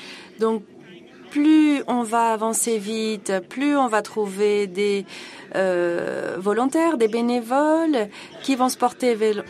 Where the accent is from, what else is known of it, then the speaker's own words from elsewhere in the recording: Tunisia; Je viens de Tunisie, je suis d'accord.